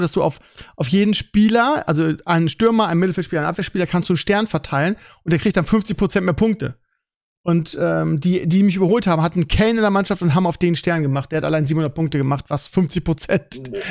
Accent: Bremen, Germany; als Bremer mit Andi Herzog und so

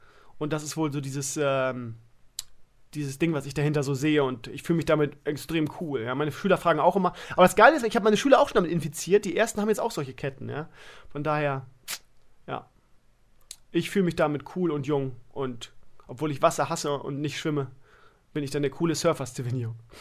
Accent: Bremen, Germany; ich bin ja nun in Bremen-Gröppeling aufgewachsen.

